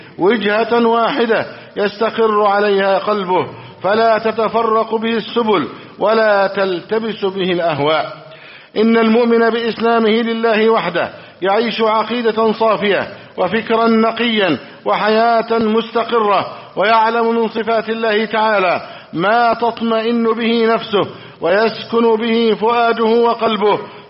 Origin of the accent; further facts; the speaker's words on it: Egypt; اللهم احفظ بلدنا مصر